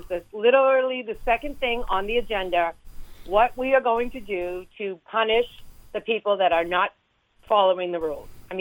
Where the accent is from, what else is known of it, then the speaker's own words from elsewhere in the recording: Cape Cod, Massachusetts, United States; So I'm a hairdresser from the Cape